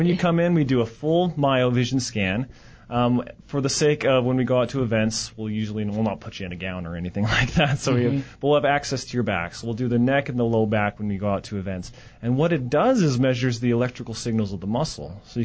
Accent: Idaho, United States; also born or lived in Montana, United States; We were in Montana, and then I grew up in Idaho.

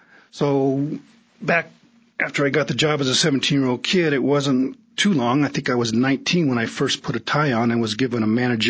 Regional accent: Huntington Beach, California, United States; now in Prescott, United States; You know, I grew up in Surf City, USA. I liked it.

